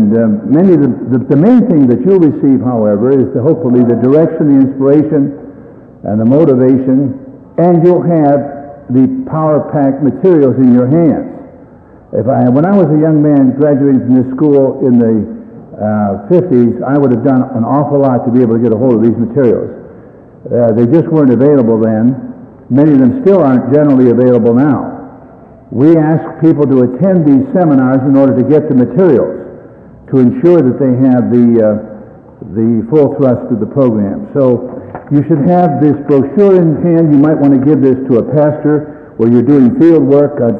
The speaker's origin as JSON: {"language": "English", "town": "Pittsburgh", "region": "Pennsylvania", "country": "United States", "tie": "born or raised there", "also_born_or_lived": "New York / Chicago", "said": "being a Midwestern, I was raised in Pittsburgh and lived in New York and Chicago"}